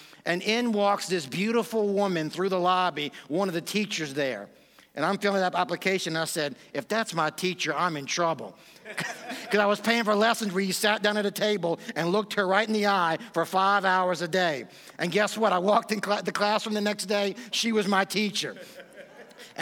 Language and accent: English; New Orleans, Louisiana, United States; also born or lived in Southeast Asia; I'm from the New Orleans area, was born and raised there. I spent most of my ministry years in Southeast Asia, planting churches there among the unreached peoples in Southeast Asia.